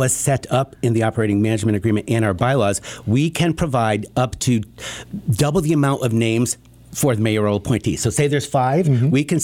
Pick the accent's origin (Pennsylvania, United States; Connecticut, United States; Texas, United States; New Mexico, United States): Connecticut, United States; Waterbury; I was born and raised in Waterbury.